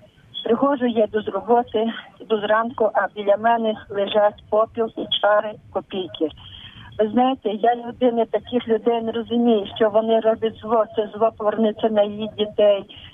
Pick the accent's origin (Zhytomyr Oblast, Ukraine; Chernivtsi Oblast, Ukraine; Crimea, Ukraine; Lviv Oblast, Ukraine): Lviv Oblast, Ukraine; Lviv; Отче, я з Львова